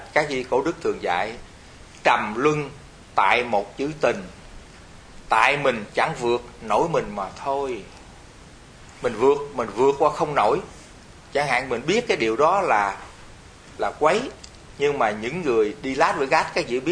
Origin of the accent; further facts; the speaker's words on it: Southern Vietnam, Vietnam; Nếu chúng tôi tu mà gọi là tiếng miền Nam, chúng tôi người miền Nam